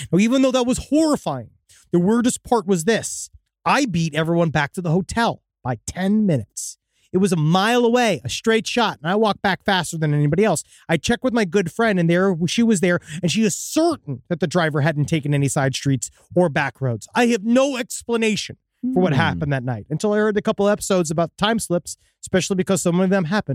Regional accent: Australia; I'm from Australia.

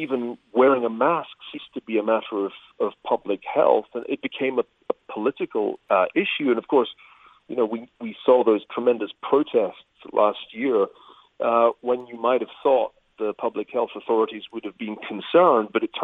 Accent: United Kingdom; now in United States; Remember, you can tell from my accent, I'm an immigrant originally from the UK

